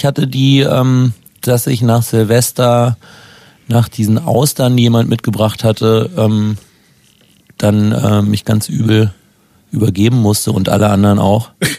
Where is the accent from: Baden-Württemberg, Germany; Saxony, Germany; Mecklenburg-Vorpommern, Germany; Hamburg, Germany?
Baden-Württemberg, Germany; ich bin ja im Schwarzwald aufgewachsen und da gab es einen schweren Sturm und ganz viele Bäume sind umgestürzt